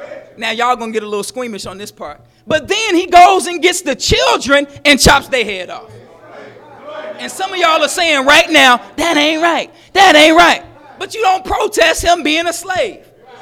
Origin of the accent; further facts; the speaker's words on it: Atlanta, Georgia, United States; When I was growing up in Atlanta, the Ku Klux Klan decided they wanted to march through downtown Atlanta.